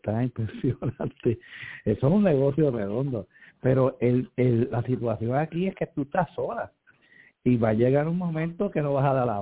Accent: Santurce, Puerto Rico; now in Trujillo Alto, Puerto Rico; Bueno, yo soy natural de Santurce, pero es residente en Trujillo Alto.

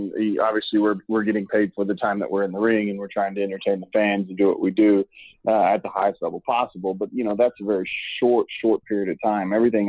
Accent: Hearne, Texas, United States; but I grew up in Hearn, Texas, which it's not that much bigger. There's about 5,000 people total in the city.

